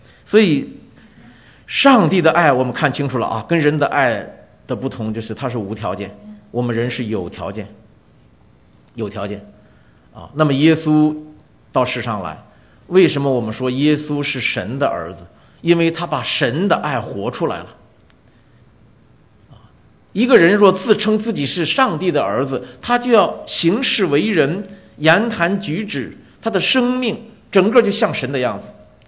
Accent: China; 我们大陆人年轻，我们年轻人谈恋爱的时候常常写这样的情书

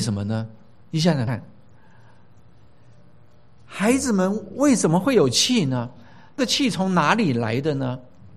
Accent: China

